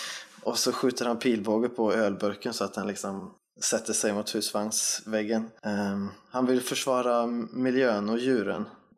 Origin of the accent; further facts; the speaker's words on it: Västra Götaland County, Sweden; För den är inspelad där vi kommer ifrån, Västgöta slätten.